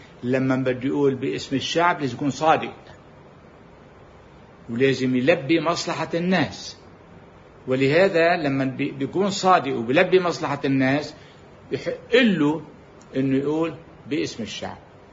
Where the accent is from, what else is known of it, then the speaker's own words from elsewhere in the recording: Lebanon; نائب مثلا من محافظة الجنوب عندنا بلبنان